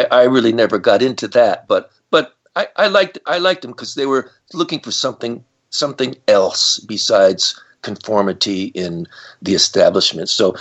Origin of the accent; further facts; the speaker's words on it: New Jersey, United States; I grew up in New Jersey. On my way home from Kansas City to New Jersey